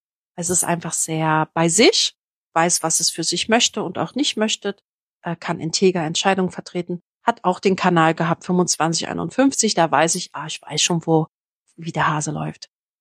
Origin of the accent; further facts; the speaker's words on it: Berlin, Germany; Ich bin ja in Berlin groß geworden, im Berliner Plattenbau.